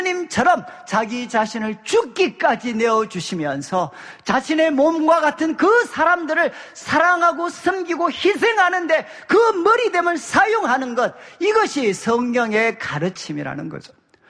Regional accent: Daegu, South Korea; 저는 무뚝뚝한 이제 대구 남자고

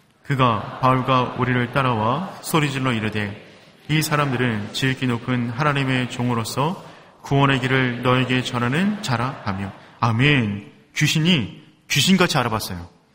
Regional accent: South Korea; 우리 한국에서 왔다고.

